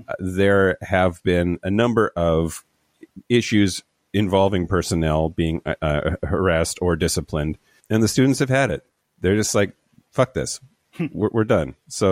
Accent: Yakima, Washington, United States; I grew up in Yakima mm-hmm. County. There's like, it's deep, deep red.

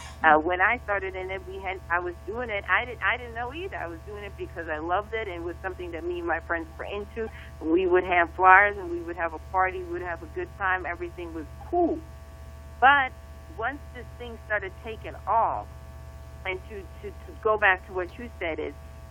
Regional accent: East Coast, United States; I'm from the East Coast, and I grew up with DJ Red Alert and Mr. Magic, the DJ

